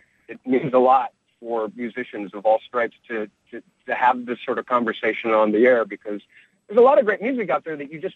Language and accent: English; Colorado, United States; born there; also born or lived in New York / Connecticut / California / Kansas City; Well, I was born in Colorado.